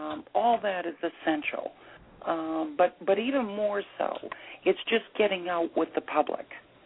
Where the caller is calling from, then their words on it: Boston, Massachusetts, United States; Well, thank you so much. I am actually calling from Boston.